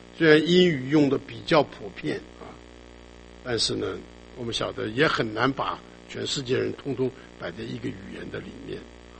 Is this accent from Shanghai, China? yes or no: yes; Shanghai, China; 我们上海人在一起讲上海话就很亲啊